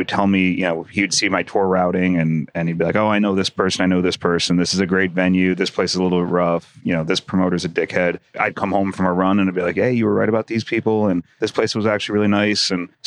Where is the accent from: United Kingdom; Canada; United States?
United States; Chicago, Illinois; So he was from Kansas City. I was from Chicago.